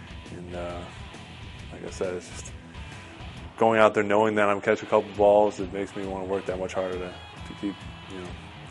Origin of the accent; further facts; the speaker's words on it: Chicago, Illinois, United States; Yeah, I mean, I'm from Chicago, so obviously I watched that rivalry, the Bears and the Packers all my life, so.